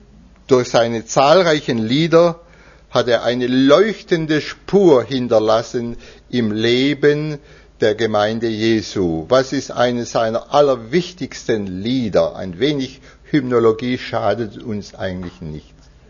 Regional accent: Bürg, Baden-Württemberg, Germany; born there; Mein Geburtsort ist ja ein ganz kleines Dörfle, fast hätte ich gesagt Nest, ein kleines Dorf, Bürg genannt, bei Winnenden.

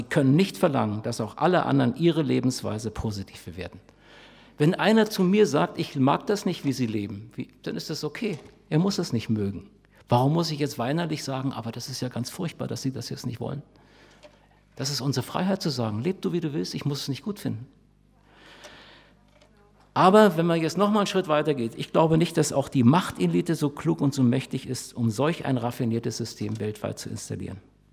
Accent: Germany; wie können wir als Deutsche mit der Schuld, die wir uns jetzt im Grunde doppelt aufgeladen haben, einmal im Dritten Reich und jetzt wieder

